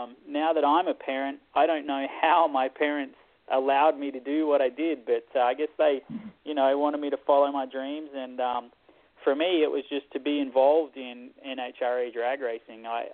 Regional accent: Australia; now in United States; there was a lot of local guys where I grew up in Australia that raced and raced well

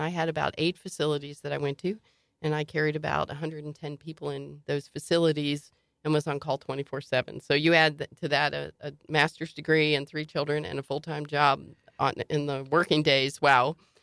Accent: West Virginia, United States; considering it was a town of very similar where I grew up in West Virginia.

